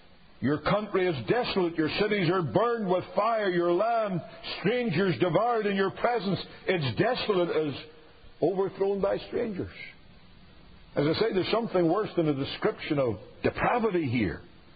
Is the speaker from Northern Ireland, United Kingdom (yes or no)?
yes; Northern Ireland, United Kingdom; my home country in Northern Ireland